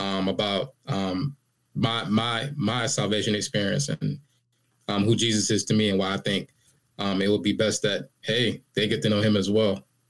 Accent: Charlotte, North Carolina, United States; In Charlotte, North Carolina. Born to … I was raised on Ottawa Road. If you're in the Charlotte area, if you're in Charlotte, if you're familiar with that, I believe it's the Ashley Apartments.

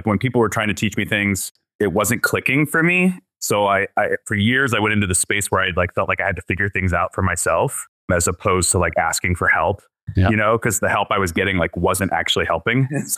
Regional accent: Portland, Oregon, United States; I grew up in Portland, Oregon.

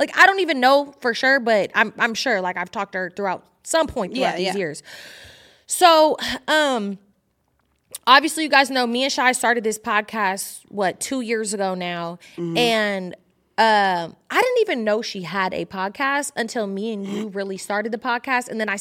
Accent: California, United States; So obviously y'all know I'm from the Bay Area.

